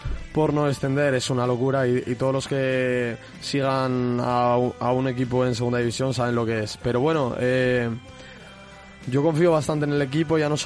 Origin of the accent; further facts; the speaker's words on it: Gijón, Asturias, Spain; also born or lived in Mieres; donde yo no nací, porque nací en Mieres, pero según nací mis padres se mudaron a Gijón, y donde yo me crié toda la vida, viendo al equipo desde pequeño.